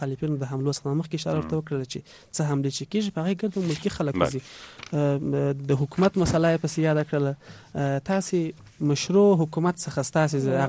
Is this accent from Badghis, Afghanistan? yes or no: no; Kandahar, Afghanistan; زه خپل د کندهار یم، زه خپل د کندهار پنجوایی پیژنم،